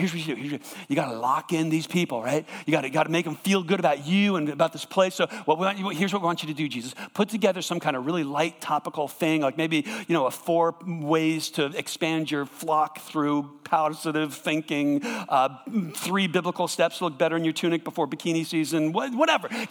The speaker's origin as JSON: {"language": "English", "region": "East Coast", "country": "United States", "tie": "born or raised there", "said": "I grew up on the East Coast. Sailing is what we did all our lives."}